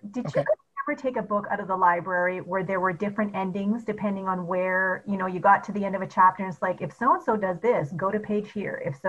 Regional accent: Edmonton, Alberta, Canada; Was when I was living in Edmonton. And when I grew up in Edmonton, in Alberta, in Canada

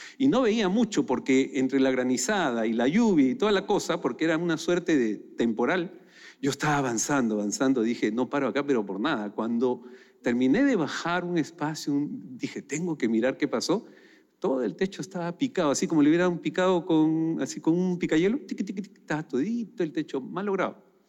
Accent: Lima, Peru; Mi padre es de Lima, yo soy de Lima

